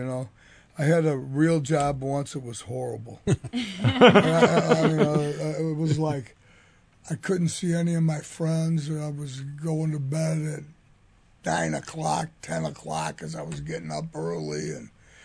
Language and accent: English; Missouri, United States; Born and raised on the Hill, where the men were men and the women were glad of it.